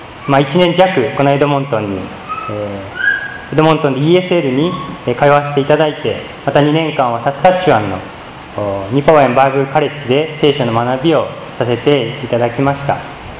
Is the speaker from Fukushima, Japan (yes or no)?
yes; Fukushima, Japan; まあ、このことは特に私は福島出身ですので、私にとってすごく衝撃的なことでした